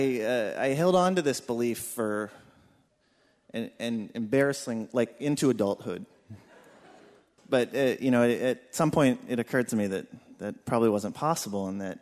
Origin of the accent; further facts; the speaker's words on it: West Virginia, United States; And where I grew up in West Virginia, this was unusual.